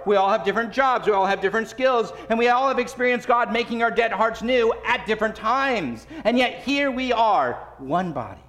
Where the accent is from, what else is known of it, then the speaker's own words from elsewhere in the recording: California, United States; moved away; Now, I came to Michigan from California, and we don't really have fall in California, at least in Southern California, where I'm from.